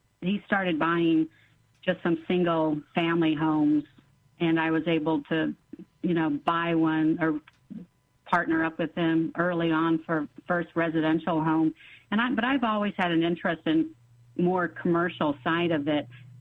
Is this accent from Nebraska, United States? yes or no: yes; Omaha, Nebraska, United States; Been, like you said, born and raised in Omaha, Nebraska, and a big Nebraska Cornhusker fan.